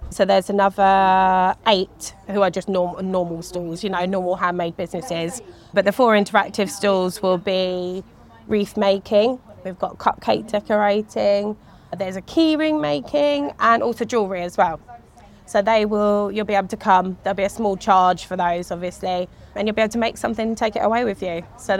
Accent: Shepparton, Victoria, Australia; And we got talking and we're all from Shepparton.

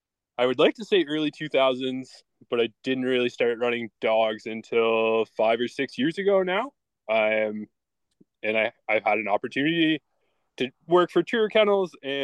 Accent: Ontario, Canada; I grew up in Southern Ontario. I was probably about 2 hours west of Toronto.

